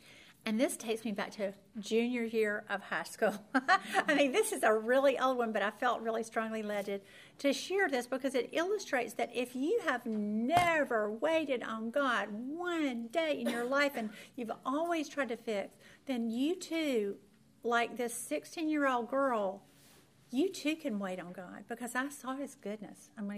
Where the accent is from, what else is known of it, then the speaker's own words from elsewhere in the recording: Birmingham, Alabama, United States; I'm from Birmingham, but I really wanted